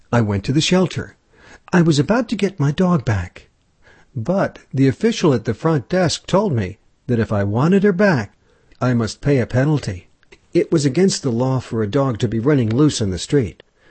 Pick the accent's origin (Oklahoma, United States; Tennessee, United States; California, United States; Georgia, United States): California, United States; As a boy growing up in California, I had a small dog.